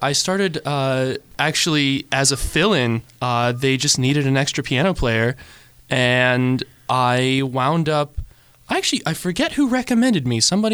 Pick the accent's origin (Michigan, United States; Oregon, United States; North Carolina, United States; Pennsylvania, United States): Pennsylvania, United States; Conway; I grew up up north in the Conway area, just a little away from Cranberry.